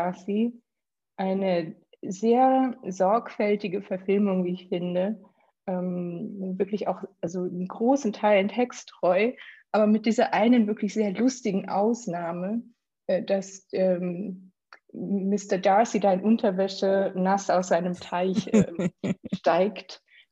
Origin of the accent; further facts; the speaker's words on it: Luxembourg; Ich habe als Luxemburgerin relativ spät angefangen, Englisch zu lernen in der Schule. Mit 14, glaube ich, also in der 9. Klasse.